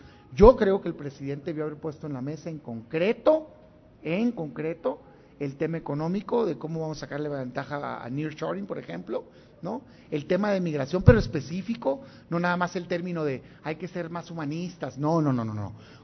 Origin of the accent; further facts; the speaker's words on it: Mexico; porque los estamos esperando como mexicanos.